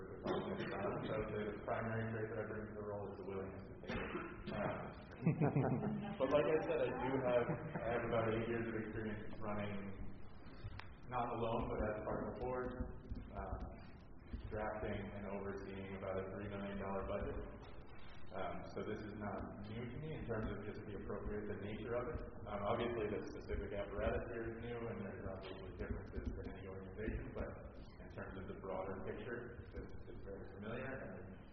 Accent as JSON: {"language": "English", "town": "Drummondburg", "country": "United States", "said": "I'm a second year student at CEPA. I'm actually from Drummondburg, which is up the road, and there I'm a member of the Village Board of Trustees"}